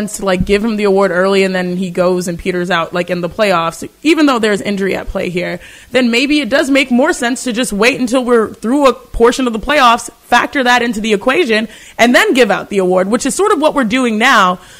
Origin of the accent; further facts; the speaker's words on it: Houston, Texas, United States; it hurts my heart to be born and raised in Houston, Texas